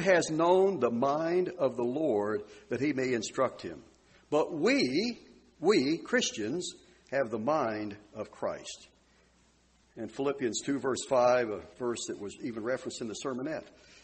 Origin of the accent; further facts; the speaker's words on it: Arkansas, United States; That was the prism that was being created for me growing up in Arkansas.